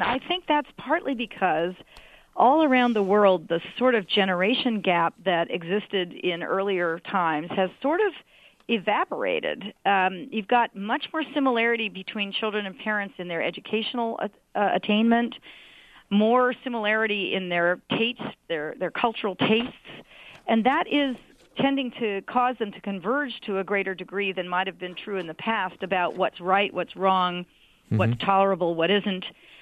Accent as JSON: {"language": "English", "country": "United States", "said": "my own surprise as an American"}